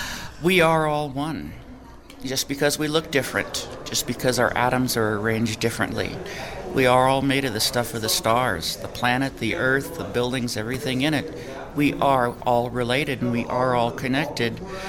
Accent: McIntosh, New Mexico, United States; I'm from McIntosh. It's east of the East Mountains.

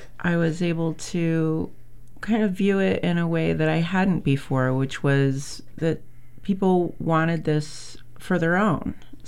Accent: Alaska, United States; I'm originally from Alaska. I'm Kuskokwim Dene, First Nations, and Scottish.

